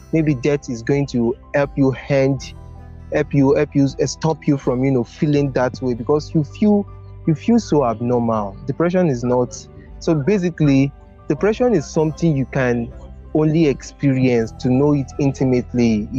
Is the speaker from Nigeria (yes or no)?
yes; Nigeria; I am an African man, and most importantly, I'm a Nigerian, and most importantly, I'm a Yoruba guy.